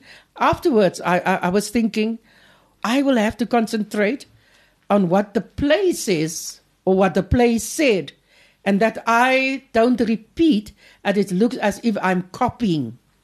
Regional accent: South Africa; first language Afrikaans; English is a second language; Yes, reading in Afrikaans was the freedom that I got. Afrikaans is my mother tongue. It sits in my body.

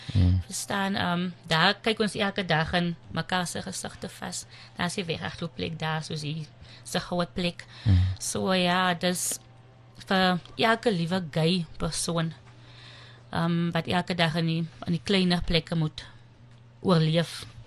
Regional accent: Zoar, Western Cape, South Africa; born there; Ek is gebore op Zoa, dis 'n baie klein plekkie.

